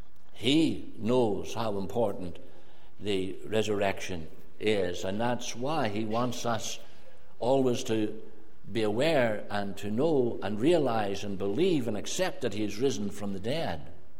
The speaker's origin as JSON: {"language": "English", "town": "Lurgan", "region": "Northern Ireland", "country": "United Kingdom", "said": "Now, I'm from Lurgan."}